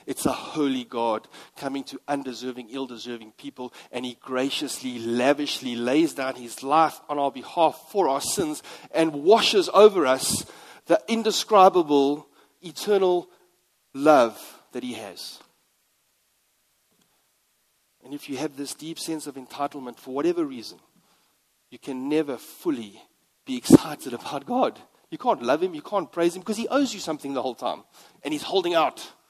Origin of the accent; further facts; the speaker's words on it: East London, Eastern Cape, South Africa; I'm from a small town. I'm from East London.